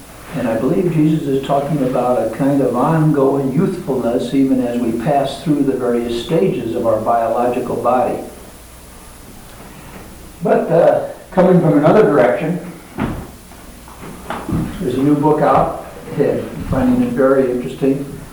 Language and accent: English; Portland, Oregon, United States; I come from Portland, Oregon, and there I work as a pastor